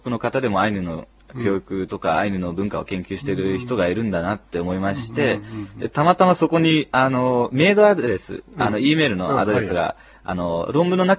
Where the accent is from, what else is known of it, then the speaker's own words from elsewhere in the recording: Netherlands; 父親がオランダ人で、まあ、生まれ育ったのはオランダなんですけど、